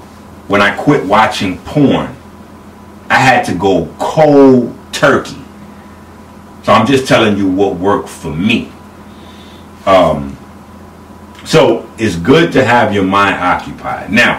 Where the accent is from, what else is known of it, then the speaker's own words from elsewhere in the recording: Bronx, New York, United States; I'm from New York. I'm from the Bronx, 158th Street.